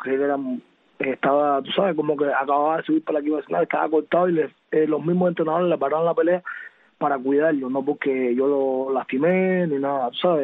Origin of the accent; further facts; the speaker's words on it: Havana, Cuba; Soy del centro de La Habana.